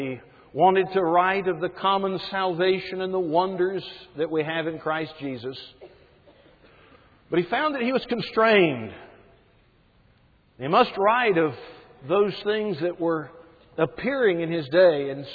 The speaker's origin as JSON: {"language": "English", "town": "Greenville", "region": "South Carolina", "country": "United States", "tie": "born or raised there", "said": "It is a joy to come back to Greenville. Again, it is my hometown."}